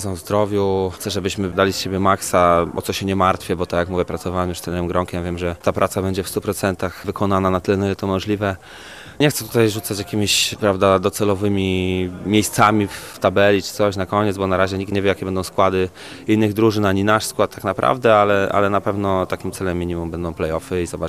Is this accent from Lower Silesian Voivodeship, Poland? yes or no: no; Rzeszów, Subcarpathian Voivodeship, Poland; pochodzę z Rzeszowa